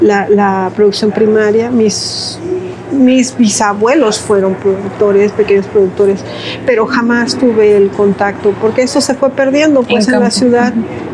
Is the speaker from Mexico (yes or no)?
yes; Ecatepec, State of Mexico, Mexico; yo soy originaria... Yo nací en el Distrito Federal, pero por azar del destino estoy... Bueno, viví muchos años, toda mi infancia y toda mi juventud en el Estado de México, en Ecatepec. Entonces, esto es muy cerca de Chapingo.